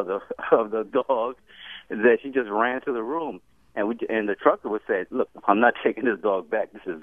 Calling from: Milford, Connecticut, United States; Of course … from Milford.

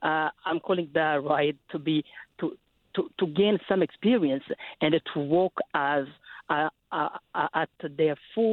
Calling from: Burundi; English is a second language; I'm an immigrant as well, and I'm from Burundi.

